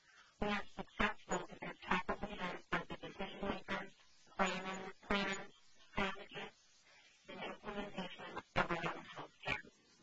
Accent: Stevens Village, Alaska, United States; I'm from Stevens Village.

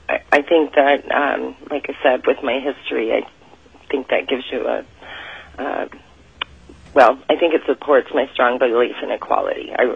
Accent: Alaska, United States; I was born and raised in Alaska, although I'm not Alaska Native. I'm native to Alaska.

